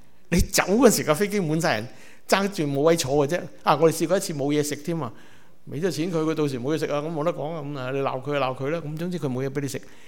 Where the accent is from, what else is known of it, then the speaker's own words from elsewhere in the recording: Canada; 我们是加拿大人，拿着护照